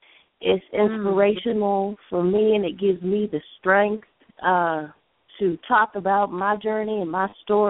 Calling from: Cypress, Texas, United States; I'm calling from Cypress, Texas.

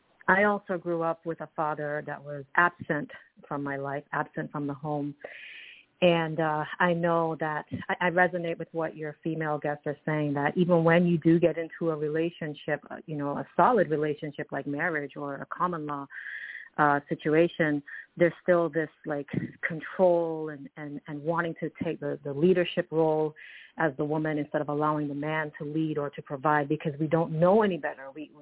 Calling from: Toronto, Ontario, Canada; I'm calling from Toronto, Canada.

